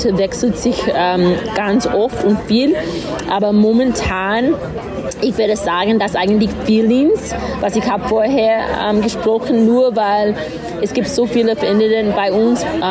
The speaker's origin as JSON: {"language": "German", "country": "United States", "lives_now": "Vienna, Austria", "said": "Ich wohne in Wien, ich komme aus den USA, ich bin eine dreifache Mama und ich liebe Lesen."}